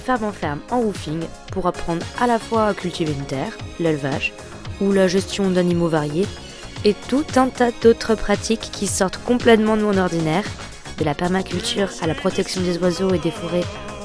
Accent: Brest, Brittany, France; Je viens de Brest.

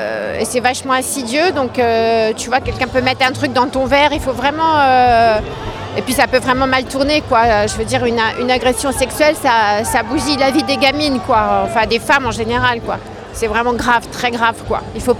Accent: Paris, Île-de-France, France; parce que moi, je suis parisienne, ça n'a rien à voir.

